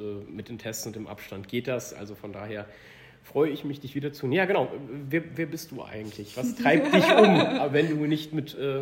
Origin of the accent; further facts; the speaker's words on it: Cologne, North Rhine-Westphalia, Germany; Ich bin heute mal wieder in Köln unterwegs, in meiner Heimat